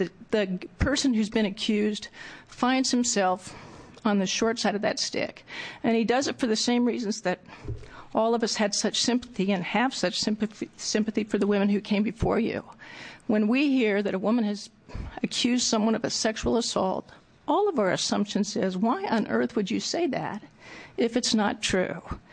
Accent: Utah, United States; now in Oregon; I grew up in Utah, where the judge could fix what they thought was an erroneous jury verdict.

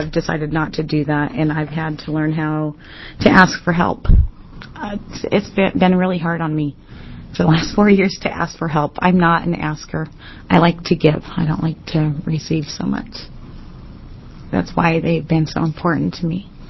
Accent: Beaverton, Oregon, United States; I'm actually from Beaverton, Oregon, and I am a single parent of two girls.

